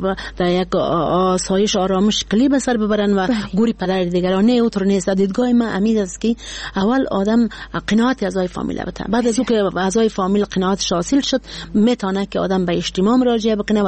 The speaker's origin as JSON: {"language": "Persian", "region": "Badakhshan", "country": "Afghanistan", "said": "ما یک کسی هستم که از بدخشان هستم،"}